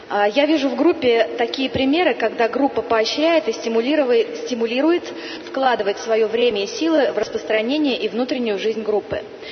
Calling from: Moscow, Russia; я из Москвы.

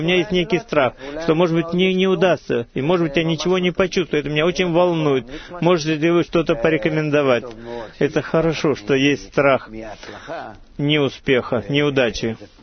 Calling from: Ashdod, Southern District, Israel; из Ашдод.

